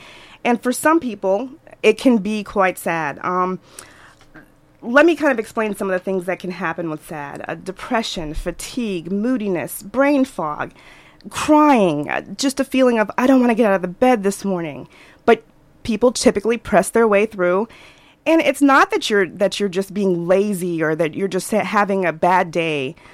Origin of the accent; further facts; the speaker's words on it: Florida, United States; I'm from Florida, as many people that know me here know that, you know, I'm a Florida girl. So I'm used to a whole lot of sun.